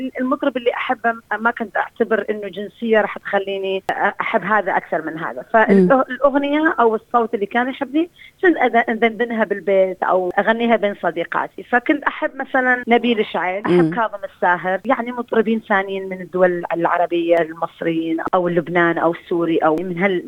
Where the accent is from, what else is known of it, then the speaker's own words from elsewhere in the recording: Iraq; also born or lived in Kuwait; now in Australia; أنا أشورية من العراق، كنت عايشة بالكويت وجيت إلى أستراليا